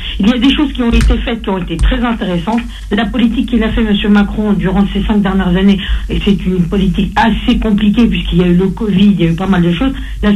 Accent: France; Je suis française

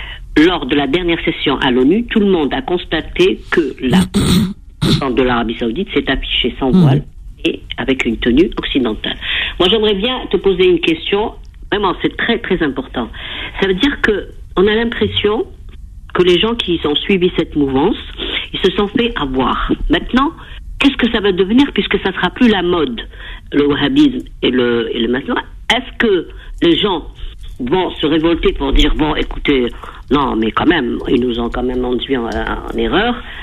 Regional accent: Algeria; born there; Moi, quand je suis née en Algérie...

